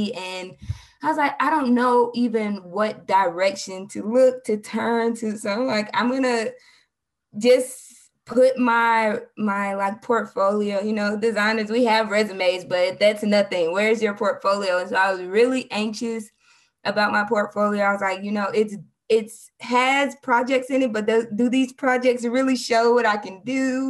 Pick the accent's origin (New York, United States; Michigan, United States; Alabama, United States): Alabama, United States; Huntsville; And I lived in Alabama. So I'm from Alabama, Huntsville.